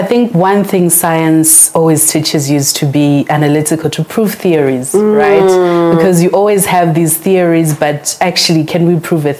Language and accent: English; Gauteng, South Africa; So I come from the East Rand. I'm an East Rand girl. I went to high school there.